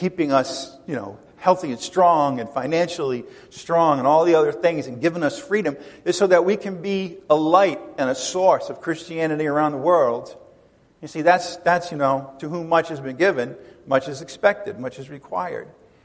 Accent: Rhode Island, United States; when I was a kid growing up in Rhode Island, we would take vacations in the summer at times

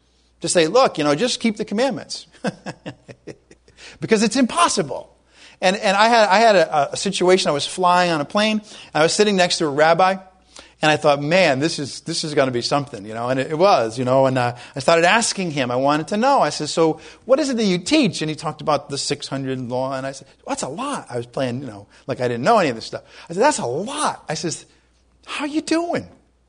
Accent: Providence, Rhode Island, United States; I know we're both from Providence, but, you know, you don't have to claim me if you don't want to.

